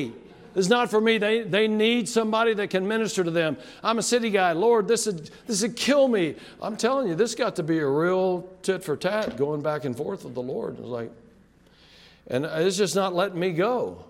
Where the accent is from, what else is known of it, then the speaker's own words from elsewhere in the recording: Amarillo, Texas, United States; I'm a city boy. I grew up in Amarillo, Texas, 160,000 people. I like asphalt.